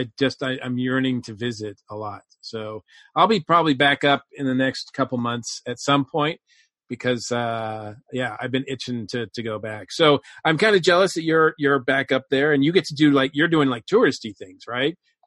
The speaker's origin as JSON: {"language": "English", "town": "Winchendon", "region": "Massachusetts", "country": "United States", "tie": "born or raised there", "said": "Growing up in Winchendon, I think I every day I wanted to get out of there."}